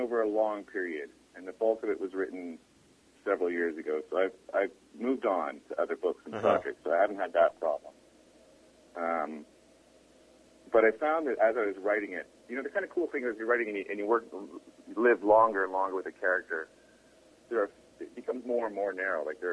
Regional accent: Windsor, Ontario, Canada; I grew up in Windsor, Ontario, which is basically the model for Wanstead.

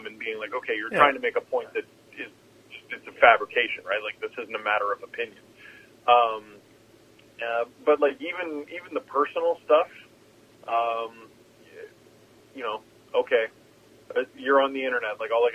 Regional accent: Scarborough, Ontario, Canada; You know, we grew up in Scarborough, Ontario, which is now part of Toronto, but when I was born, it wasn't.

